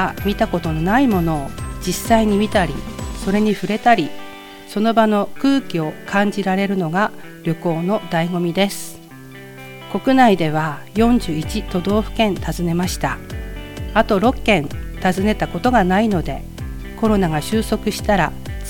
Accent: Misato, Akita, Japan; 美郷町の出身です。

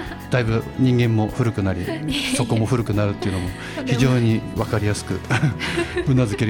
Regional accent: Yokote, Akita, Japan; moved away; まあ若い頃、東京に上京した折なんかは横手の缶の水はやっぱりうまいなというふうに思ったりしてますし

